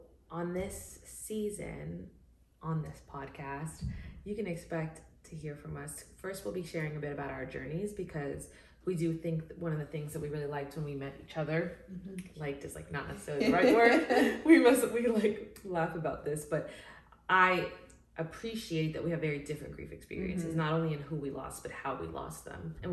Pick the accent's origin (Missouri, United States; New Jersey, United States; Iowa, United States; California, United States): California, United States; Los Angeles; also born or lived in Brooklyn; I'm from Los Angeles. I'm actually from here, as I mentioned. I'm not a transplant like a lot of people. I lived in Brooklyn for 5 years, bedside exclusively. But now I'm back.